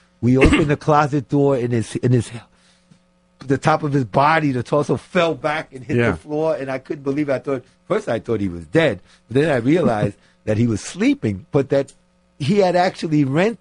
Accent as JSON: {"language": "English", "town": "New York City", "region": "New York", "country": "United States", "tie": "born or raised there", "said": "I grew up in New York City where everybody comes to New York City."}